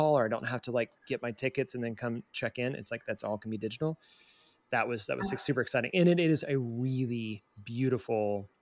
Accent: Southeast, United States; born there; I'm from I was born in the Southeast, and so I haven't been back in a little while.

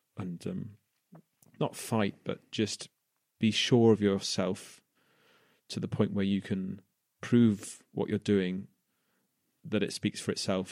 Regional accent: Wales, United Kingdom; coming from a place where, you know, well, you go back 100 years when it was being Welsh was being beaten out of people

